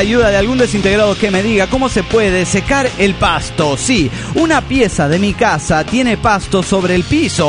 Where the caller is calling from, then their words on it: Guadalajara, Jalisco, Mexico; de Guadalajara, Jalisco, México.